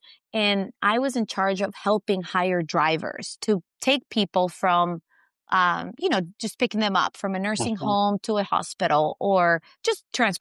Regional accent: California, United States; born there; So I was born in California.

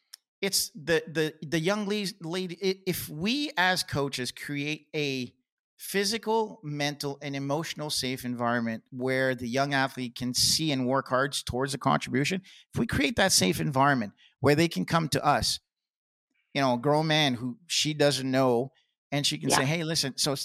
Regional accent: East Coast, Canada; being Scottish and from the East Coast of Canada, that four-letter word is kind of an article sometimes when I speak

